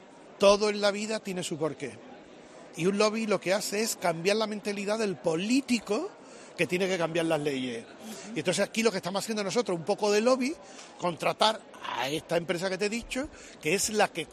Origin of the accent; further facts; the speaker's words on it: Seville, Andalusia, Spain; Yo no es que sea Sevilla, yo soy un sevillano más.